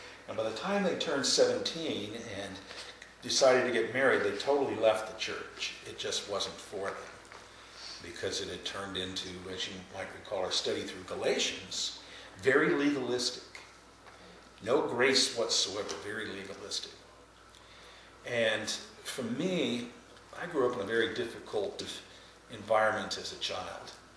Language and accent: English; Phoenix, Arizona, United States; also born or lived in Oregon; And as I was growing up, we moved from Oregon down to Phoenix.